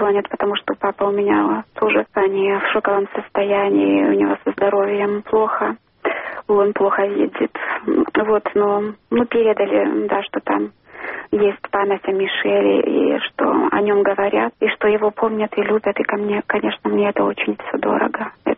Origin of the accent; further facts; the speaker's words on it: Belarus; я уроженка Беларусі, но я родилась в Советском Союзе.